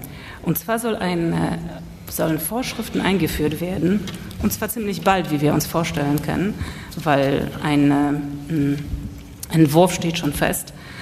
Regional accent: Poland; Als Polin kann ich mich eigentlich nur freuen.

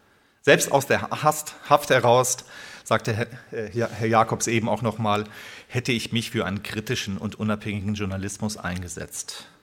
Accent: Flörsheim am Main, Hesse, Germany; born there; den Bürgermeister meiner Geburtsstadt Flörsheim am Main.

